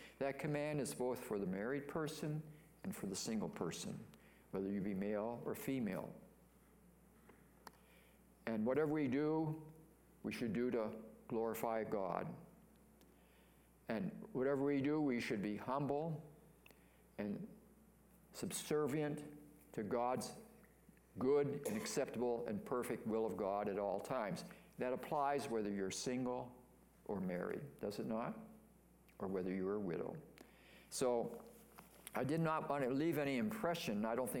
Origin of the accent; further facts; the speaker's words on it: Pennsylvania, United States; And that's my home state, but they don't do a very good job on some of those roads.